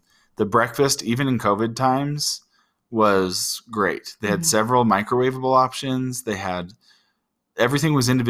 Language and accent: English; Utah, United States; I grew up in Utah, but only went skiing once a year.